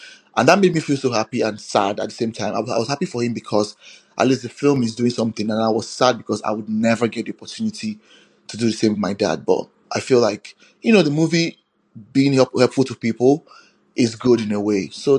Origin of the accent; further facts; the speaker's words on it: Nigeria; now in Bozeman, United States; It draws from this folklore back in my tribe. I'm Igbo from Nigeria.